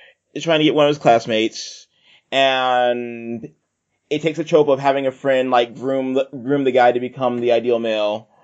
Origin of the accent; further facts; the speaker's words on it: North Carolina, United States; That was dubbed in my home state, North Carolina.